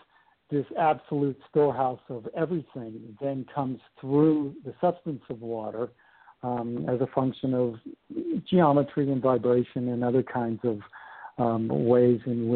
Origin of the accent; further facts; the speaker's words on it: California, United States; now in Hawaii, United States; I grew up in Southern California and later in life moved to Hawaii, so I have been quite an avid surfer.